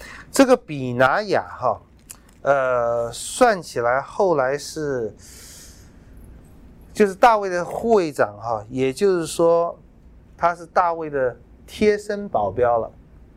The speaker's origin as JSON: {"language": "Chinese", "country": "China", "said": "我们中国人也会说“得道者多助”"}